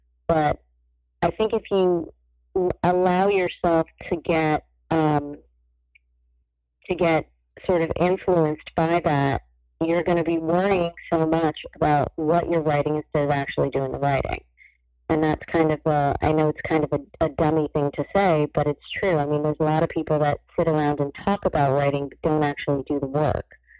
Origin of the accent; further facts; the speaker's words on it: New York, United States; It was a very, sweet comedic and very New York sequence, because I grew up in and around New York, and it was something that was like wholly, purely New Yorker